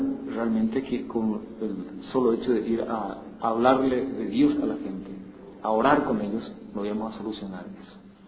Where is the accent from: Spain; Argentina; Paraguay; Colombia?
Paraguay; Caaguazú; Soy oriundo del departamento de Caaguazú, el quinto departamento, nacido dentro de una familia campesina.